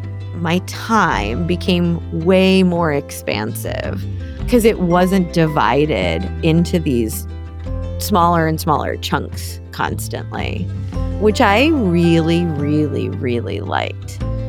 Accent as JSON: {"language": "English", "region": "East of England", "country": "United Kingdom", "said": "I'm from Norfolk. I shouldn't be here."}